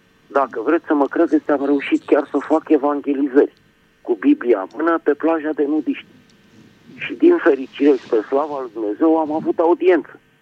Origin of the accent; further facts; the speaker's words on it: Bucharest, Romania; din București.